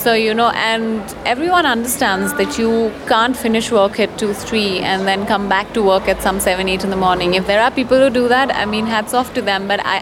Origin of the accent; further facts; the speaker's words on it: Assam, India; I'm a rice eater because I'm from Assam and I can't live without rice.